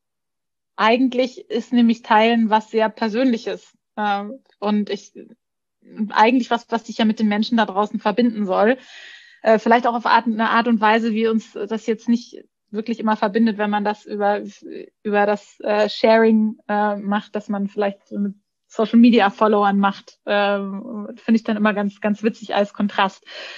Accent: Bavaria, Germany; ich bin Bayerin und deshalb, das definiert sich daraus, dass ich eben nicht aus Sachsen bin oder nicht aus Schleswig-Holstein

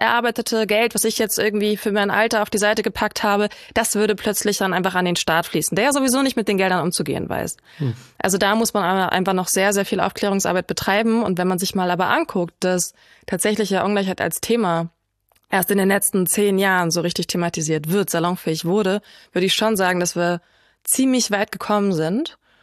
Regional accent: Poland; Ich bin Pole, ich darf das.

